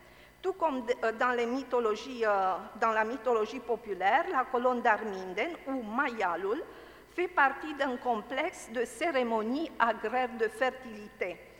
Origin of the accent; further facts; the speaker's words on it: Romania; Je vais dire quelques mots sur le mai chez nous, sur ce motif chez nous, en Roumanie.